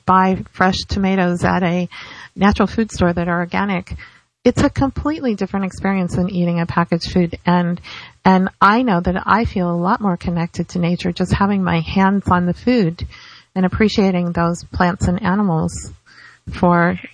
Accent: California, United States; When I moved here to Florida, I come from California, from the San Francisco Bay Area.

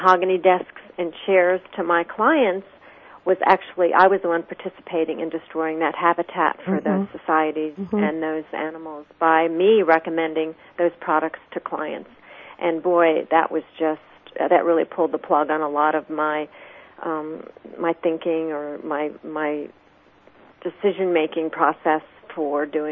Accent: Virginia, United States; I am grateful that I grew up in Virginia with the big woods in my backyard.

